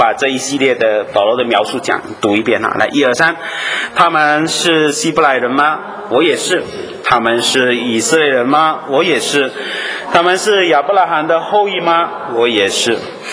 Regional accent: China; 就像我们中国人这样打一百大板

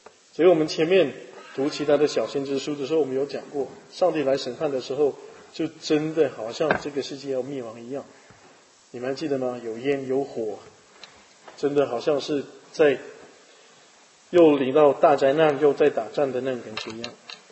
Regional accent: Chaozhou, Guangdong, China; 有一些人包括我们小时候，我们是南方人嘛，潮州人很喜欢玩这种彩票

